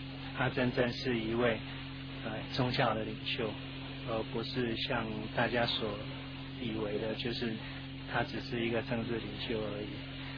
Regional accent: Taiwan; 我们从台湾来。

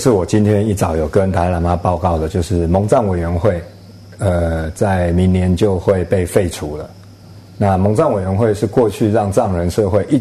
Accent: Taiwan; 因为我们台湾人民不会想要浪费这种钱

